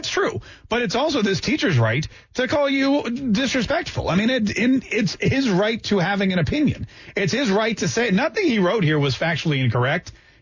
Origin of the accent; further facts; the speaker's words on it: Canada; I never said the Pledge of Allegiance in class, but that's because I grew up in Canada.